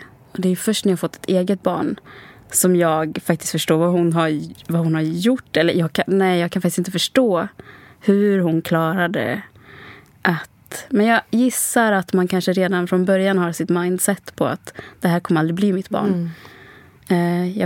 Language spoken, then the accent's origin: Swedish; Sweden; also born or lived in Sri Lanka; Och jag var 2 månader när jag kom till Sverige.